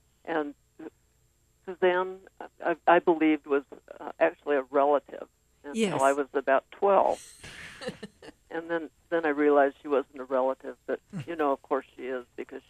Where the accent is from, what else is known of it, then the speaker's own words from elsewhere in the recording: Salem, Oregon, United States; Salem, Oregon. It was a wonderful place to grow up. As you know, it's Oregon's capital city.